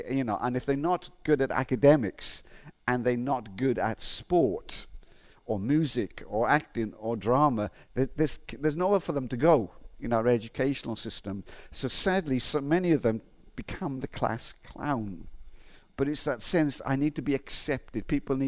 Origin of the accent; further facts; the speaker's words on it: Wales, United Kingdom; accent: Welsh; And my Welsh accent is not as strong as it was then.